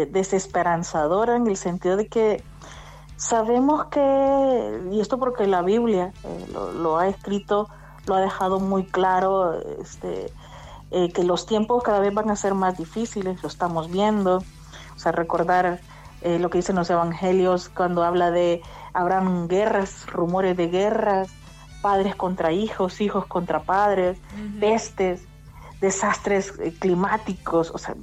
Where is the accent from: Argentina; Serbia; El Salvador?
El Salvador; now in Spain; soy la primera salvadoreña, la primera centroamericana en un cargo político en España.